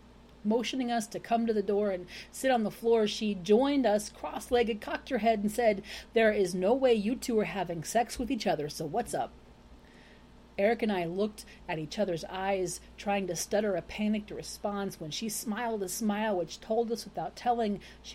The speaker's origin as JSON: {"language": "English", "town": "Fremont", "region": "Nebraska", "country": "United States", "lives_now": "Lincoln, United States", "said": "Yeah, I came from Fremont my first couple of years of high school, and there was like 1,000 kids in my class, just in my class alone, my grade, whatever."}